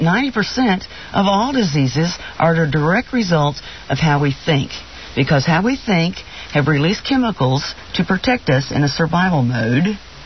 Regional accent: Missouri, United States; I'm from Missouri. Show me.

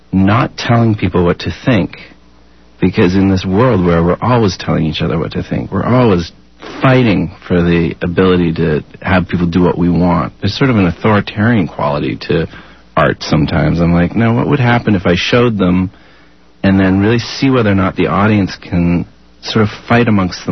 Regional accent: Canada; I'm Canadian, I'm gay, I'm white, I'm male, I'm 46

